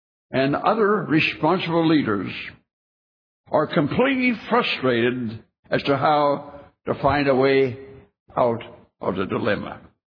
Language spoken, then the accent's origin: English; United States; I'm proud to say, I am an American. And I love my country.